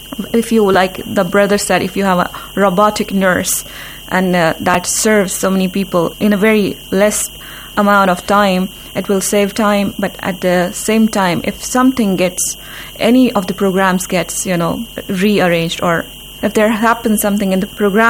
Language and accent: English; Jammu and Kashmir, India; I'm from Indian Administrative Kashmir.